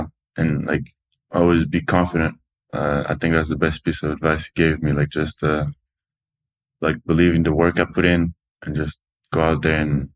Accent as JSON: {"language": "English", "town": "Toulouse", "region": "Occitania", "country": "France", "tie": "born or raised there", "second_language": "English", "said": "Toulouse. It's like the south of France."}